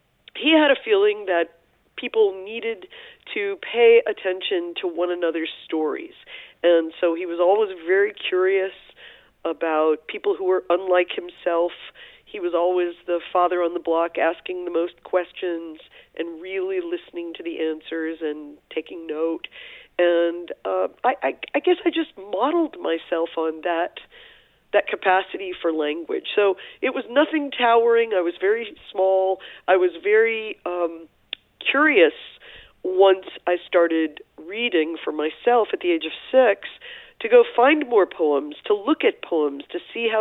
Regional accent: Ferguson, Missouri, United States; Ferguson, Missouri, a place no one had heard of, you know, till a few years ago, in the wider world beyond the St. Louis boroughs.

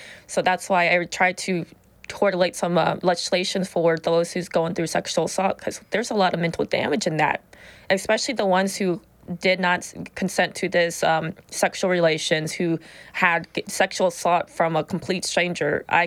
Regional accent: Whitehall, United States; I came from Whitehall, of course. I was born and raised in Whitehall, but my parents were refugees from Laos during the Vietnam War era.

